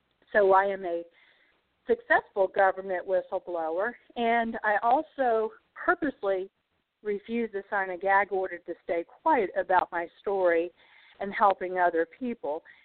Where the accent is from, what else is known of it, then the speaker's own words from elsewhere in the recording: Asheville, North Carolina, United States; Yes, I'm down in Savannah today, heading back to my hometown in Asheville, North Carolina.